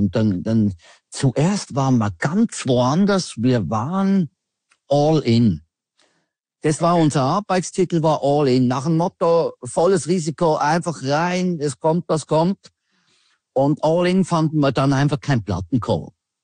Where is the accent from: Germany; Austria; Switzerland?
Switzerland; Es ist immer so ein bisschen, wir gehen dann als Schweizer zur Urne und stimmen ab.